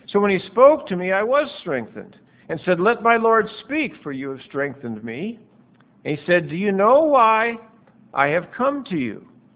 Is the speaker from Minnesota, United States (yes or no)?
no; Butte, Montana, United States; also born or lived in Anaconda; I grew up in Butte and Anaconda, Montana, in grade school.